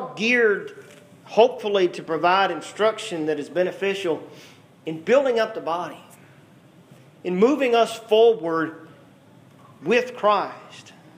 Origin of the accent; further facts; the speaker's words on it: Mississippi, United States; moved away; I was a kid from Mississippi, born and raised on a dairy farm. Moved to West Tennessee, didn't know anything about West Tennessee